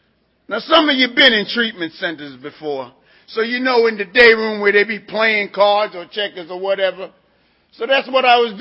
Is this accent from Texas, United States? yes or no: no; New York, United States; I was born and reared in New York